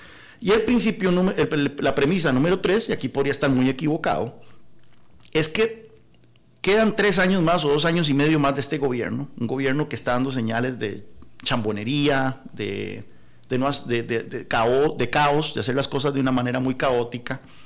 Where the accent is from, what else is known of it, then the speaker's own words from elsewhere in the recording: San Carlos, Alajuela, Costa Rica; Yo soy de San Carlos y cada vez que uno va para San Carlos pasa por Zarcero y Naranjo